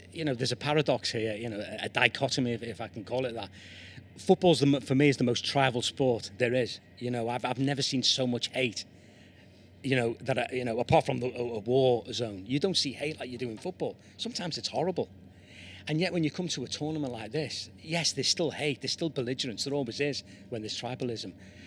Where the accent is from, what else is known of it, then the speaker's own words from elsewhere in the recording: Liverpool, North West England, United Kingdom; even though I'm an Englishman. You know, I'm a Scouser